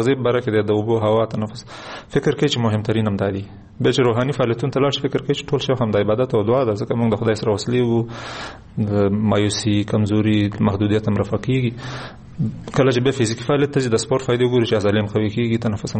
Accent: Kunar, Afghanistan; یعنې زه د کونړ یم خو د کونړ اصطلاحات نه یي

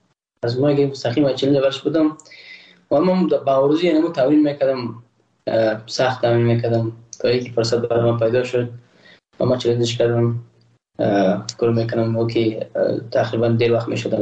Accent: Afghanistan; ما یک افغان هستم

